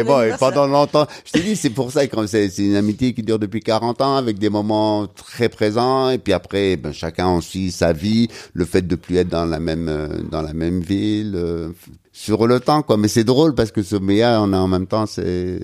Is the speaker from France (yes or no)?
no; Algeria; moved away; Beaucoup de soirées où on est beaucoup d'Algériens, de copains de la même génération, à être arrivés au début des années 90.